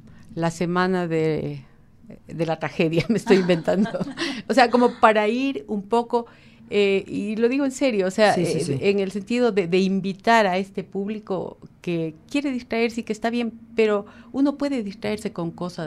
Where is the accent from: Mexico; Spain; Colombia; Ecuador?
Ecuador; Que el teatro clásico no se nos ha dado como ecuatorianos